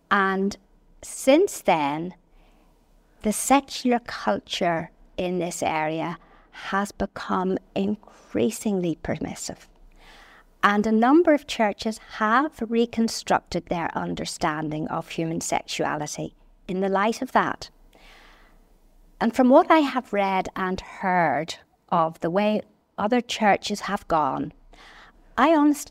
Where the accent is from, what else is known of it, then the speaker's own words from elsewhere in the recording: Northern Ireland, United Kingdom; accent: Northern; And there I was, going into a room with a green carpet, with my Northern accent and my Protestant faith.